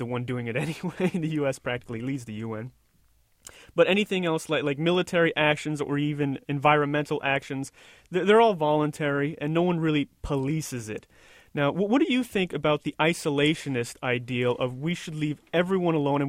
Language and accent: English; United States; one, as an American, because my news outlet leaves me, you know, craving American Idol.